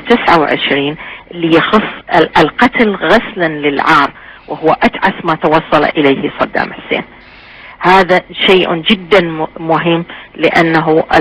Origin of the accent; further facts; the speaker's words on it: Iraq; أنا جبت في محاضرتي مثال العراق لكوني أنا عراقية الحقيقة